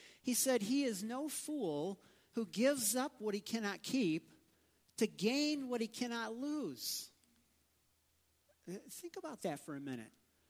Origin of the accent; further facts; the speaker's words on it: Midwest, United States; Farmers, you know, I grew up back in the Midwest, and farming was a big thing. We did farming as well